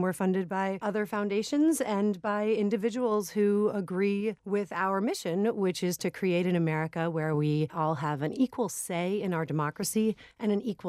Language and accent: English; Brooklyn, New York, United States; Well, I grew up in Brooklyn in New York City, the daughter of a union lawyer.